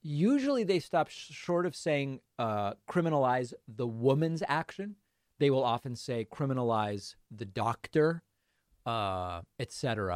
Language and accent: English; Massachusetts, United States; it reminds me when I grew up in Massachusetts, it was known fireworks were illegal.